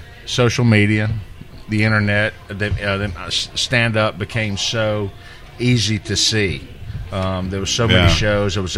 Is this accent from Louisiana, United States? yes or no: yes; Louisiana, United States; growing up in South Louisiana, I did a lot of Southern humor, a lot of stuff about my family